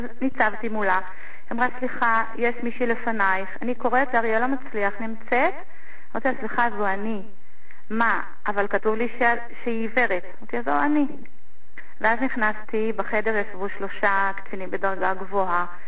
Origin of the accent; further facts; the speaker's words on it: Orot, Southern District, Israel; born there; נולדתי במושב אורות עם מחלת עיניים.